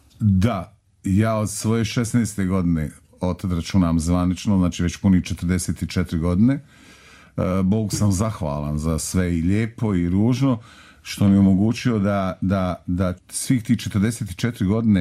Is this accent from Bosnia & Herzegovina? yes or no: yes; Bosnia & Herzegovina; Da mi dolazimo iz Bosne